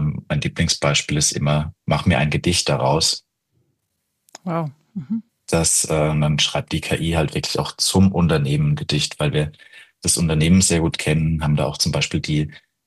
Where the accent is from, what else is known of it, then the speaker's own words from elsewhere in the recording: Rhineland-Palatinate, Germany; ich komme halt selbst aus der Pfalz. Wir haben einen recht starken Dialekt.